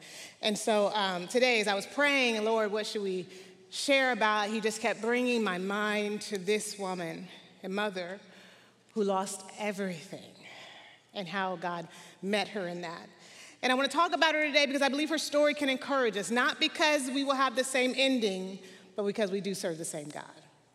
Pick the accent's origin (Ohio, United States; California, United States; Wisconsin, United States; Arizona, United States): California, United States; San Diego; also born or lived in Los Angeles; now in North Carolina, United States; I was born and raised in San Diego. We just moved to North Carolina probably about 6 weeks ago.